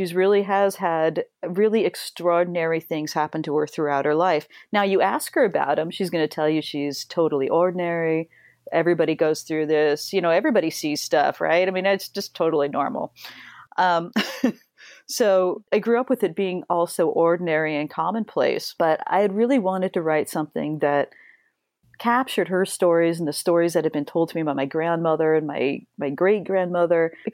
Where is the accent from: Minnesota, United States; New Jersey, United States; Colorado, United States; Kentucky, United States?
Colorado, United States; Yeah, so I mean, I grew up in Colorado, and up in a little tiny mountain town outside of Manitou Springs